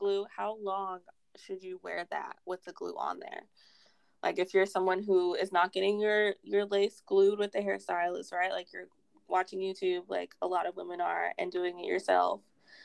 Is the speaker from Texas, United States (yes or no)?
yes; Houston, Texas, United States; now in California, United States; I'm from Houston, Texas originally. Shout out to H-Town.